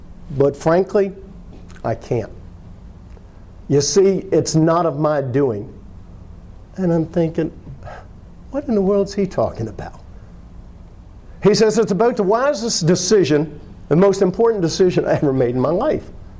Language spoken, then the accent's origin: English; United States; born there; Hey, I'm born in America. I'm an Irish family.